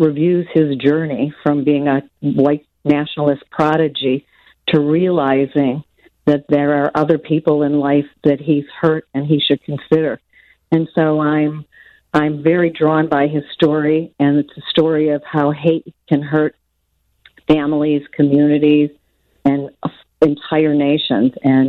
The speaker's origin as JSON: {"language": "English", "town": "Skokie", "region": "Illinois", "country": "United States", "tie": "born or raised there", "said": "Well, I grew up in Skokie. I was born here in the United States."}